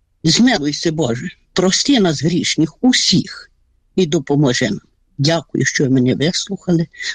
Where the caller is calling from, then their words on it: Kosiv, Ivano-Frankivsk Oblast, Ukraine; Косівщина